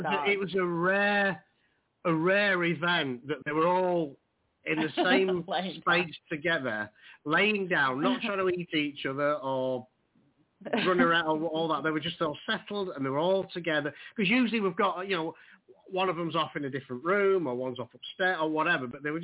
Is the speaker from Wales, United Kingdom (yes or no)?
no; Yorkshire and the Humber, United Kingdom; Just speaking of me being a Yorkshireman, we are known for being thrifty.